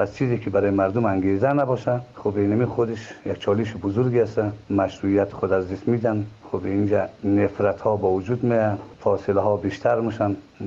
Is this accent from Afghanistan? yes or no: yes; Afghanistan; ما خود ما افغانی هستیم،